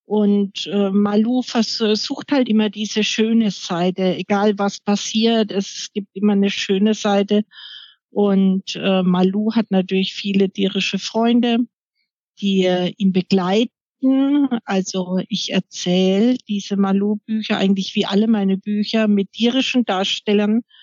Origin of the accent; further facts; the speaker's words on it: Rhöndal, Bavaria, Germany; born there; geboren in Rhöndal bei Coburg, das ist im Frankenland.